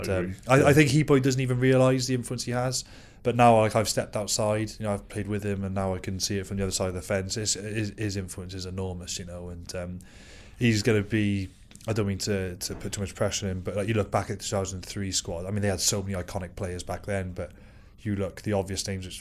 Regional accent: Wales, United Kingdom; And that's one thing that I am very proud of as a Welshman.

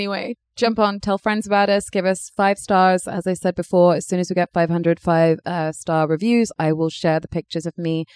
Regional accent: South East England, United Kingdom; I'm like, first of all, I'm from Berkshire.

